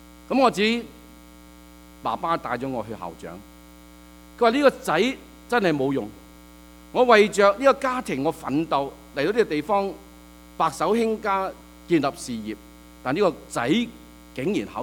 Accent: Sabah, Malaysia; also born or lived in Hong Kong; 我自己在香港出生。那我爸爸在我八岁的时候呢就去南洋，当时叫做北婆罗洲，现在叫做沙巴马来西亚。那在那里呢是去做生意，那呢就抌低我们家一年，然后呢就一年之后呢我们就坐船用了20日的时间就去

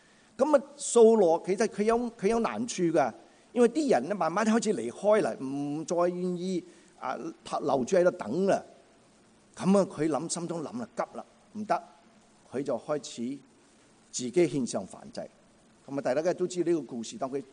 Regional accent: China; 好像就是好像我们中国人说呢

